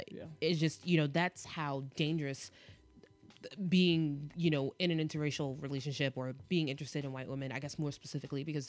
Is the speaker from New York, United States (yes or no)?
yes; New York City, New York, United States; Growing up in New York City, you don't really see mixed race couples to the same race that you do here.